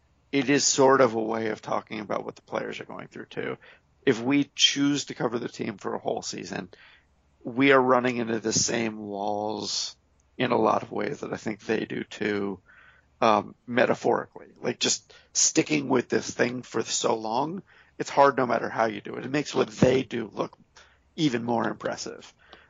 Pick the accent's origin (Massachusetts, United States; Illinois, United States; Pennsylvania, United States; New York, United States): Massachusetts, United States; Martha's Vineyard; this is like when I grew up in Martha's Vineyard